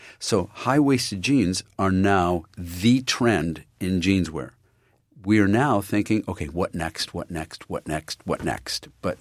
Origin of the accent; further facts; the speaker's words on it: Elmira, New York, United States; My family, I'm from Elmira, New York, where they used to have typewriter factories, glass factories, shoe factories.